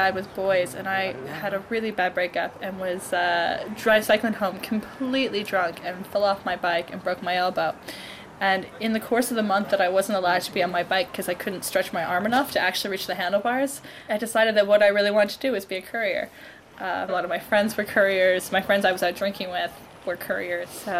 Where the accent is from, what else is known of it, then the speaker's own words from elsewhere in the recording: London, United Kingdom; I'm from London